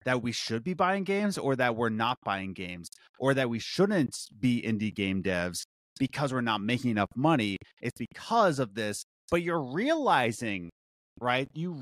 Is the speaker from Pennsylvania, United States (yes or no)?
yes; Philadelphia, Pennsylvania, United States; You just have to realize that I'm from Philly.